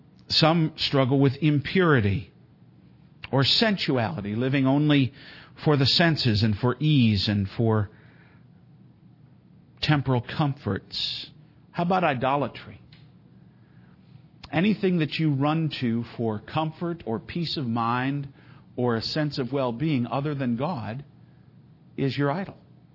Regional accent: Scotland, United Kingdom; Jealousy, fits of anger? I always just blame that on my being Scottish.

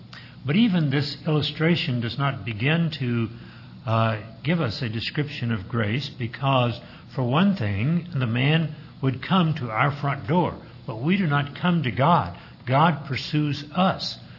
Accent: Texas, United States; When I was growing up in East Texas as a child in the 1930s, years of depression

